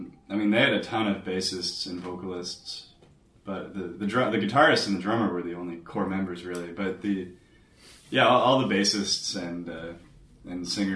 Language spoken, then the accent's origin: English; Ontario, Canada; Close to Toronto, closer to the border with New York State. Yeah, I'm practically American.